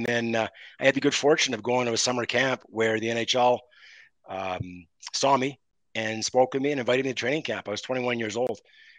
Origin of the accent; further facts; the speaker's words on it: Montreal, Quebec, Canada; I grew up in Montreal. I was born in the 60s.